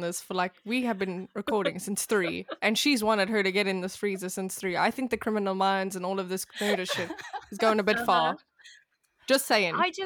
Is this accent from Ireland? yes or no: no; South Africa; moved away as an adult; now in United States; because I was born and raised in South Africa. When I was almost 19, I moved over to the US and I studied there. I studied in Boca Raton, Florida, which is like 40 minutes from Miami